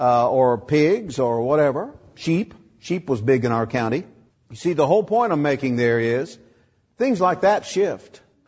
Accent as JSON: {"language": "English", "region": "Indiana", "country": "United States", "tie": "born or raised there", "said": "When I grew up in Indiana, the average size farm in our county was 136 acres."}